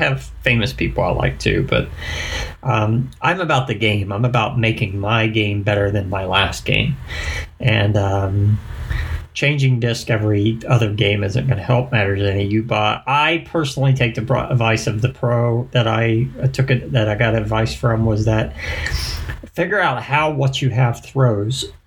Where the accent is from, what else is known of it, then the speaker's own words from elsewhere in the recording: Florida, United States; now in Virginia, United States; my home state was originally Florida, but I relocated to Virginia now.